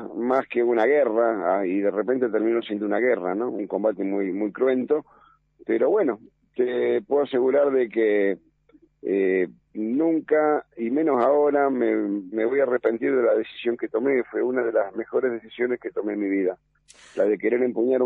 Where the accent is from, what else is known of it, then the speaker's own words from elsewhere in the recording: Buenos Aires, Argentina; Soy porteño y mi padre tucumano.